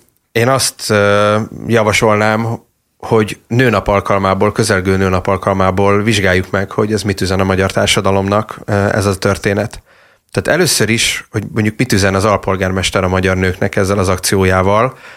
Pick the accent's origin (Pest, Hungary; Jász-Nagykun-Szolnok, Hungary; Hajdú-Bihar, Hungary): Jász-Nagykun-Szolnok, Hungary; én a Jászságból származom